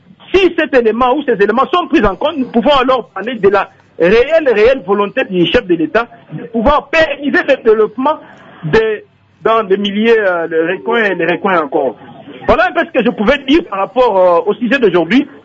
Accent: Tilengi, Équateur, DR Congo; ces enfants-là, qui sont en Bikoro, qui sont chez moi à Tilengi

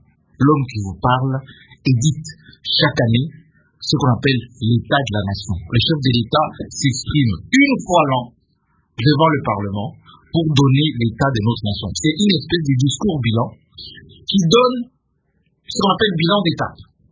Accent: DR Congo; vous descendez chez moi en Mouzbaï

